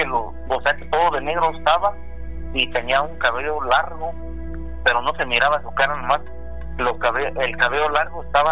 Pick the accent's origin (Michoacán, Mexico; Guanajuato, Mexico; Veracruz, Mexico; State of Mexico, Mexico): State of Mexico, Mexico; Jilotepec; now in Los Angeles, United States; De allá, soy de allá del Estado de México.